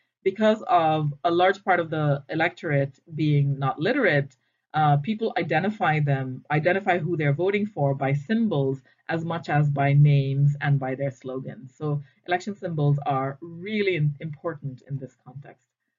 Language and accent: English; Assam, India; first language Assamese; In my case, I'm from Assam, so Assamese, and then a third language as well.